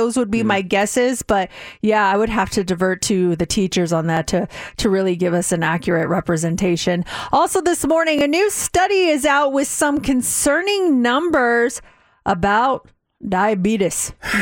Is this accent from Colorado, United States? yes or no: yes; Denver, Colorado, United States; The only reason I know that is because I hail from the Mile High City, Denver.